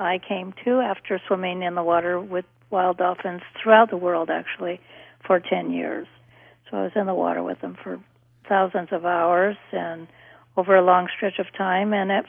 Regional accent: Hawaii, United States; born there; I was born in Hawaii in the 40s, and at that point, surprisingly, we didn't even realize we had dolphins in our waters there.

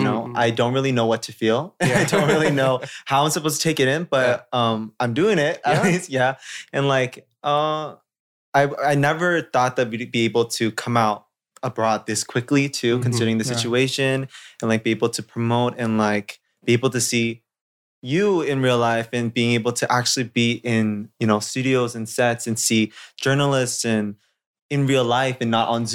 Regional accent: Toronto, Ontario, Canada; I really like New York because it reminds me of Toronto, like my hometown.

